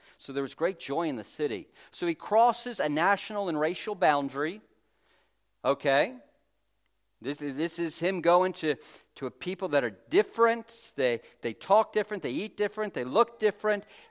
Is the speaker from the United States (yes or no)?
yes; United States; And I'm from America, like my country's only like 5 minutes old.